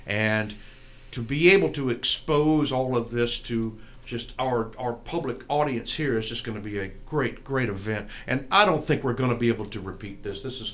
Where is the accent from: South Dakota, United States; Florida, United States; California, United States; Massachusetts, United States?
Florida, United States; Lynn Haven; I happen to be born and raised in Lynn Haven, Florida